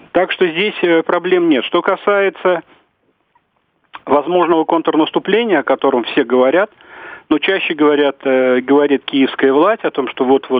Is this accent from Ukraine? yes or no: yes; Sevastopol, Ukraine; also born or lived in Kyiv; Жил в Севастополе, родился в Киеве. Поэтому, наверное, вот это и передалось.